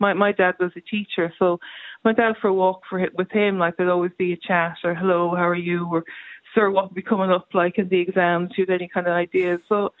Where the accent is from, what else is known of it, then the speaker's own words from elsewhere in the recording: Dublin, Leinster, Ireland; now in Tipperary, Ireland; I'm living in Tipperary and I came from Dublin and I was a young mother